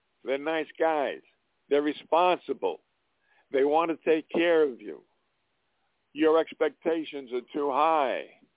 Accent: Montana, United States; I am from Montana. This is

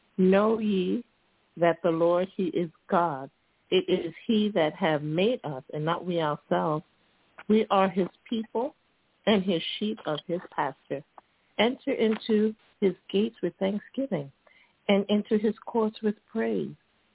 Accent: Pennsylvania, United States; I know I'm … from Pennsylvania, but in Pennsylvania, I just wanted to say it snowed over here.

